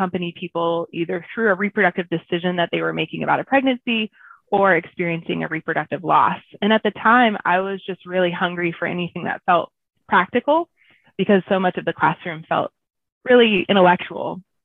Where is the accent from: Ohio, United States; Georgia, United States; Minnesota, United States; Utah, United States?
Georgia, United States; Yeah, so I grew up in Southeast Georgia in a small town